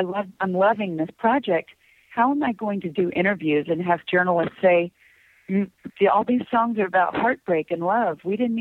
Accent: Kansas, United States; I did grow up in the Midwest. I was born in Kansas City, but raised in a small town in Kansas with about, at that time, maybe 1,600 people.

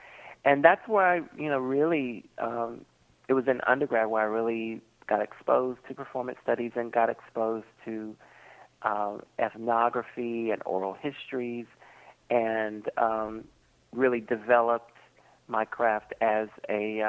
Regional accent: Hickory, North Carolina, United States; I'm from a little town in North Carolina called Hickory.

